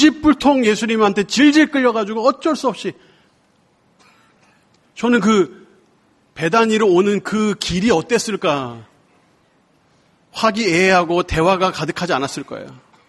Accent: Seoul, South Korea; now in Daegu, South Korea; 저는 서울 사람, 전 여기 임해동에 오래 살았어요. 여기 저희 어머니 아직 여기 계세요. 근데 제가 대구 내려가서 이제 목회를 하거든요.

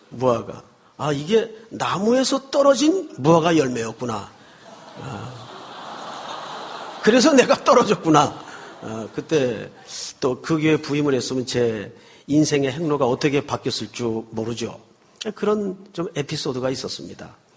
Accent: Gyeongsang, South Korea; 저는 경상도입니다. 경상도 어딥니까? 예, 저기 잘 모르시겠지만 용주라는 데가 있습니다.

